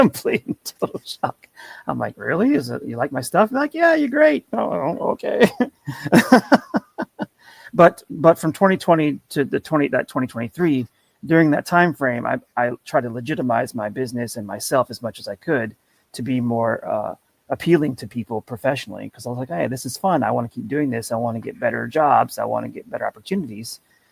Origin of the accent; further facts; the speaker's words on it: the South, United States; I was around cars constantly as a kid growing up in the South